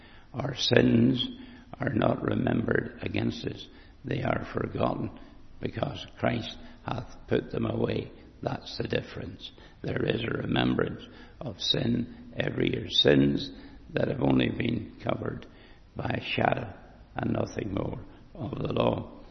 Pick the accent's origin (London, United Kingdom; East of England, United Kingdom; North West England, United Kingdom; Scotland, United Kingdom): London, United Kingdom; Lambeth; I come from Lambeth